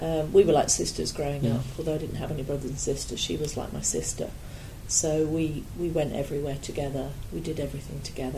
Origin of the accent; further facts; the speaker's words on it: Chichester, South East England, United Kingdom; now in Yorkshire, United Kingdom; I was born in Chichester in West Sussex. Grew up there.